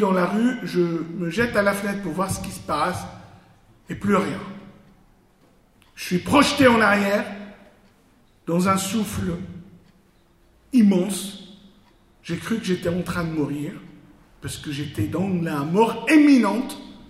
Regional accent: Lebanon; moved away; Moi qui avais grandi dans un pays qui était en pleine guerre. Je suis Libanais d'origine. Je vivais dans un pays qui était en guerre civile.

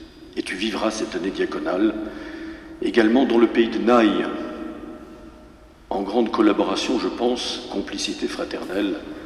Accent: Benin; born there; moi-même je suis né au Bénin, et cela fait un petit lien de complicité entre nous

